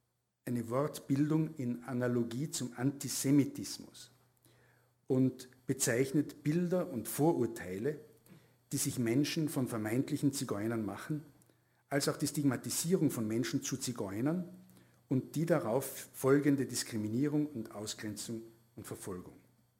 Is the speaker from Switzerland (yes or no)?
no; Tyrol, Austria; born there; nein, ich bin eigentlich gebürtiger Tiroler